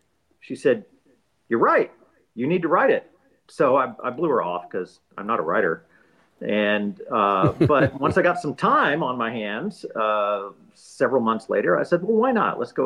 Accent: Texas, United States; You know, like any good Texan, as you can tell, I'm from Texas.

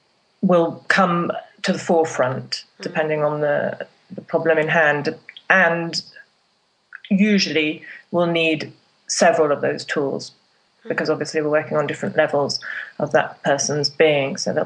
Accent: England, United Kingdom; moved away as an adult; now in Lyon, France; Okay, so I'm English, but I've lived in France for the last 25 years

